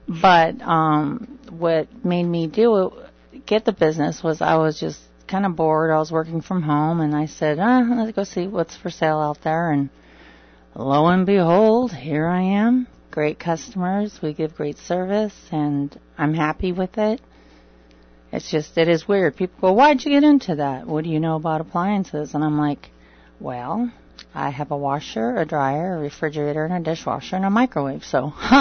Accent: Los Angeles, California, United States; born there; No, I was originally born in California.

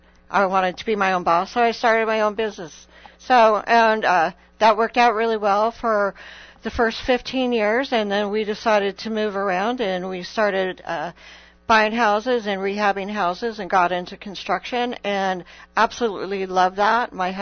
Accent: Colorado, United States; I'm from Colorado. We had a lot of hail there.

